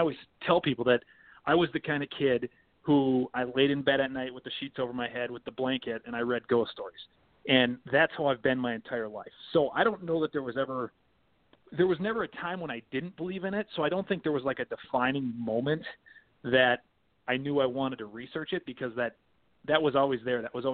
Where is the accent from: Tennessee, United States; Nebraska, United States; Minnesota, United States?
Minnesota, United States; We're from it's a small farming community that's about 30 to 40 miles west of Minneapolis, Minnesota.